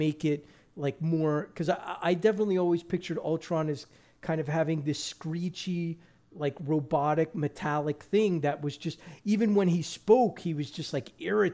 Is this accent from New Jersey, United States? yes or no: yes; Leonia, New Jersey, United States; As long as they base it in my hometown, Leonia, New Jersey, then I'm all for it.